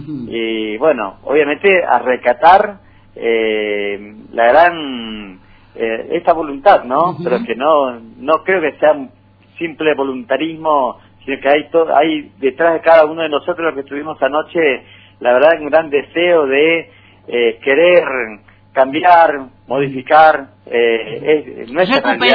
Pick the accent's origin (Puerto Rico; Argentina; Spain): Argentina; Puerto Libertad, Misiones; yo en mi caso soy de Puerto Libertad